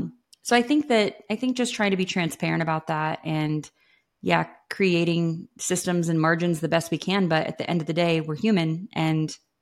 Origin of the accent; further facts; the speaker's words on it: North Carolina, United States; So I'm from North Carolina. I've got 4 kids.